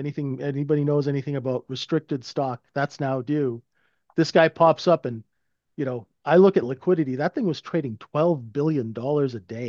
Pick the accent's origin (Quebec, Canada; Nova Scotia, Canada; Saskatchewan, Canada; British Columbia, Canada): British Columbia, Canada; Vancouver; I'm from Vancouver, this all just sounds very fishy to me.